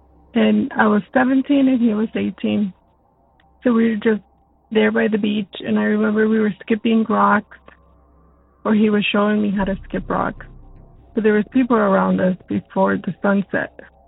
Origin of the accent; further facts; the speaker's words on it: Milwaukee, Wisconsin, United States; I'm from Milwaukee, Wisconsin.